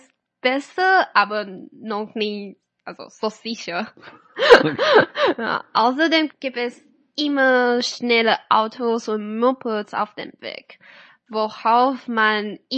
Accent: Kaohsiung, Taiwan; German is a second language; Also ich komme aus Kaohsiung und die Städte in Deutschland sind ziemlich unterschiedlich von Taiwan-Städten

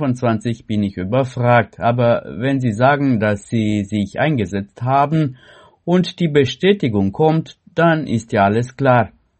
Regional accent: Greifswald, Mecklenburg-Vorpommern, Germany; born there; also born or lived in Stralsund; Ich habe ja 50 Jahre in Stralsund gewohnt. Seit September 2025 wohne ich aber wieder in einem Ortsteil meiner Geburtsstadt, Greifswald.

